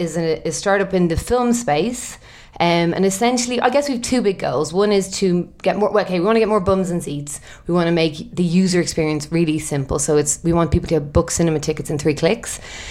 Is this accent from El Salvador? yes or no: no; Ireland; I'm Irish.